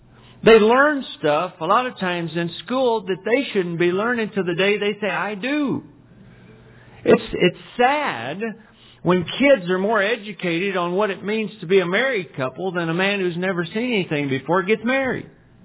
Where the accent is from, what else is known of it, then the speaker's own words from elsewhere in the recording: Texas, United States; Of course, I'm from Texas.